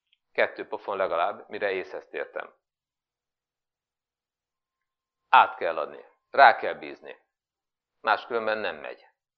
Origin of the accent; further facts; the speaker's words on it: Miskolc, Borsod-Abaúj-Zemplén, Hungary; miután én miskolci vagyok, hát akkor nézzünk meg Miskolcon, vannak-e munkahelyek.